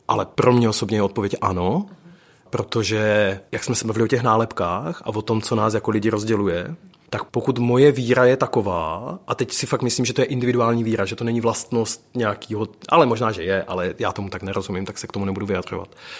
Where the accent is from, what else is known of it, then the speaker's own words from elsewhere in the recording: Zlín Region, Czechia; Já jsem kluk z Valašska a mám za sebou jako křesťanskou výchovu